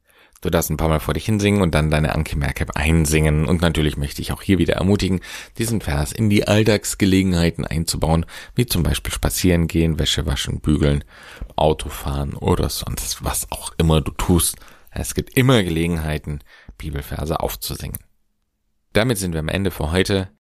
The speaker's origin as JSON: {"language": "German", "region": "Baden-Württemberg", "country": "Germany", "said": "Und ich bin ein Schwabe"}